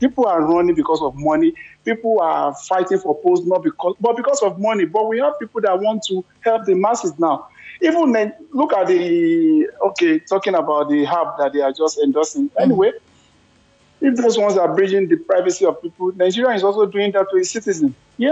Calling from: Poland; I'm calling from Poland.

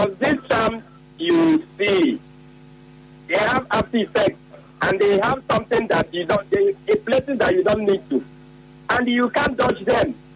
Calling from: Port Harcourt, Rivers, Nigeria; Chris, I'm calling from Port Harcourt.

